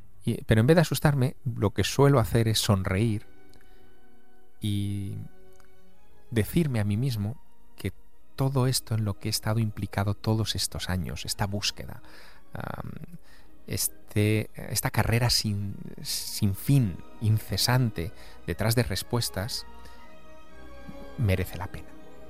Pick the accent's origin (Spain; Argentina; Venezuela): Spain; Teruel, Aragon; cada vez que regreso a mi ciudad natal, a Teruel.